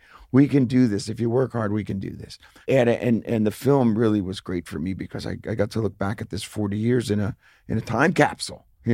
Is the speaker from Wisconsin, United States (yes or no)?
no; New Jersey, United States; And at the time, growing up in New Jersey was very different than being in Los Angeles or Manhattan